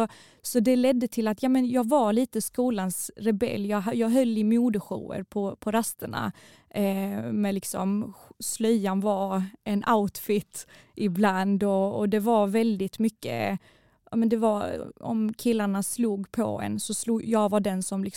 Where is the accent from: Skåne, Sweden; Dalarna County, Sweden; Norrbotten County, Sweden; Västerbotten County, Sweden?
Skåne, Sweden; Malmö; accent: Malmö; jag kom från Malmö, en tjej som inte kunde enligt dem jättebra svenska, för att jag hade ju den här brytningen, och där man pratar inte så i Kristianstad.